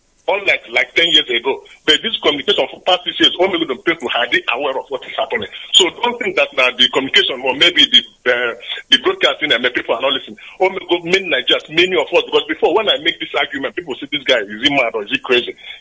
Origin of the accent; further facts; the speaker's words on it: Switzerland; English is a second language; I'm from Switzerland, okay?